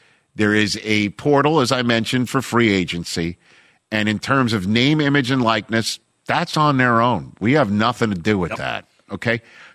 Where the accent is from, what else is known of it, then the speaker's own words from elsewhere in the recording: Staten Island, New York, United States; I am from Staten Island.